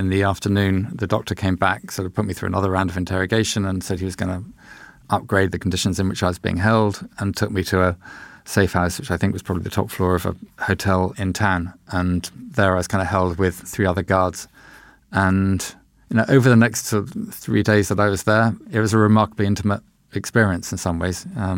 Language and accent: English; United Kingdom; I'm convinced that being British in Tehran is more of a liability than being Jewish.